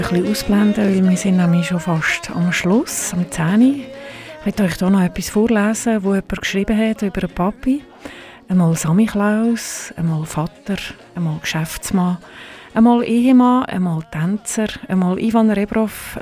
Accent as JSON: {"language": "German", "country": "Switzerland", "said": "Bei uns in der Schweiz ist er unter dem Namen «Harte Fäuste, die heisse Liebe» gelaufen."}